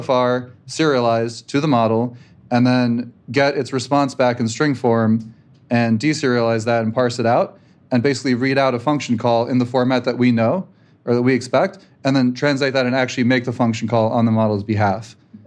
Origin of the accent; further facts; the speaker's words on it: New York, United States; also born or lived in Ukraine; I was born in Ukraine, actually, and grew up in New York and went to Michigan for grad school.